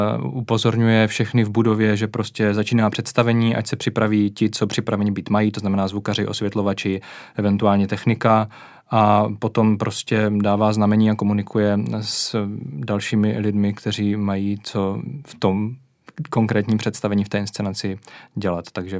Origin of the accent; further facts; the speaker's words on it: Brno, South Moravian Region, Czechia; mám řecké předky, takže takhle jednoduše. Narodil jsem se v Brně, takže to není tak, že bych se teďka během pár měsíců naučil brilantně česky, ale prostě tady žiju od malička.